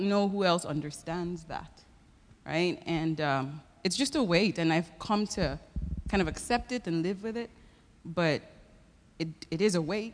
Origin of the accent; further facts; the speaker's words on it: Nigeria; I grew up in Nigeria, West Africa, we're all black.